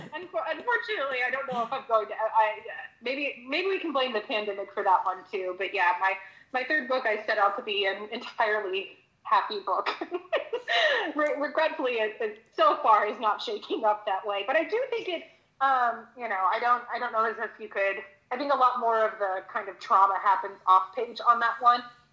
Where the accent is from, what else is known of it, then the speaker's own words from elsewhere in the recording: Texas, United States; I'm from Texas. I'm not from Michigan.